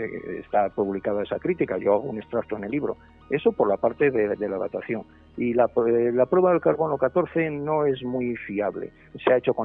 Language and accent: Spanish; León, Castile and León, Spain; sea leonés, soy leonés a mucha honra.